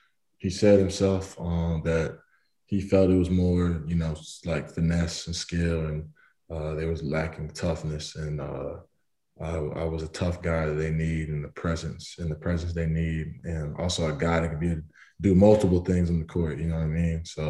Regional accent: Durham, North Carolina, United States; born there; oh yeah, I was born in Durham, North Carolina. So I was I was a Duke guy.

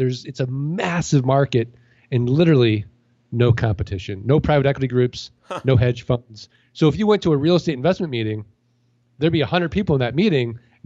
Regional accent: St. Louis, Missouri, United States; now in Arizona, United States; I go to another auction in Arizona where I'm from. And I start – or I'm living. I'm from St. Louis.

